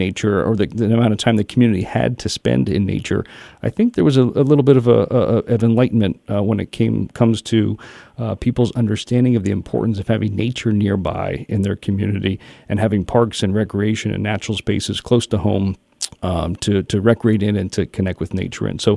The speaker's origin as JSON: {"language": "English", "region": "Pennsylvania", "country": "United States", "tie": "born or raised there", "said": "I grew up here in the Lehigh Valley and was very fortunate to have grandparents and parents that understood and appreciated nature."}